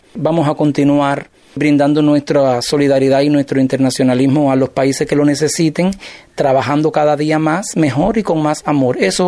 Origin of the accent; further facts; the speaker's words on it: Cuba; aplicar los conocimientos adquiridos aquí en mi país